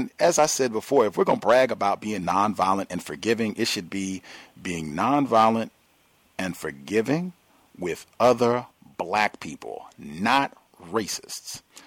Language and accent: English; Virginia, United States; In my home state of Virginia, before there was a United States